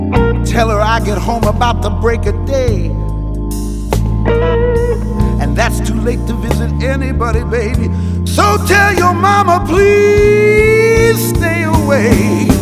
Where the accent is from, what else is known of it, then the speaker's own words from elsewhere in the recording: Evanston, Illinois, United States; also born or lived in Milwaukee, Wisconsin; I was born in Milwaukee, Wisconsin. My family moved to Evanston, Illinois, just outside of Chicago, around about 1965, 66.